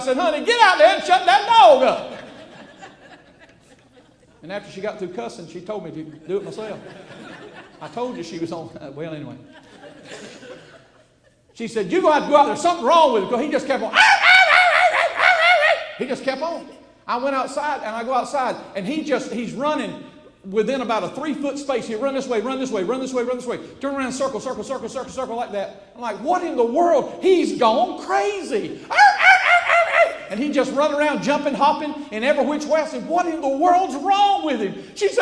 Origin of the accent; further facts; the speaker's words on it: Georgia, United States; I like dogs. I'm from Georgia. You got to like dogs, right?